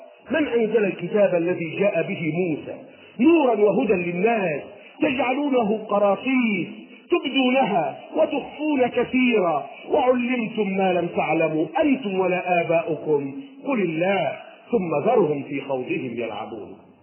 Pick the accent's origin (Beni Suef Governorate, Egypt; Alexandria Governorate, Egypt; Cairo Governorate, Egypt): Cairo Governorate, Egypt; Cairo; ما علاقتنا نحن أبناء القاهرة المعز في فجر القرن الخامس عشر؟